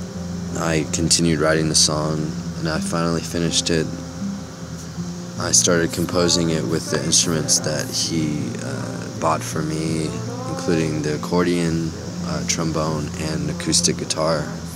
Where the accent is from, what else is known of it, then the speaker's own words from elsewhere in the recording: Houston, Texas, United States; I'm from Houston, Texas.